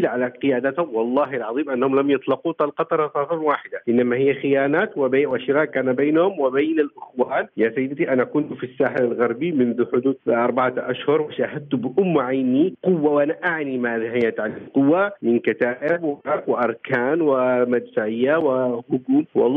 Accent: Yemen; لأن هؤلاء لن يتعايشوا ولن نتعايش معهم سواء كيمنيين أو كجيران أشقاء في المنطقة

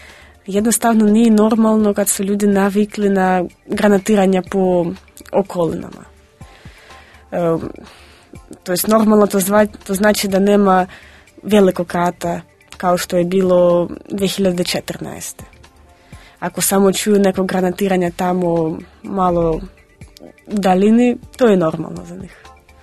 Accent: Luhansk, Luhansk Oblast, Ukraine; Serbian is a second language; Ja sam rodom iz Luganska, imala sam prilika da vidim ukrajinsku televiziju koju ste spomenuli.

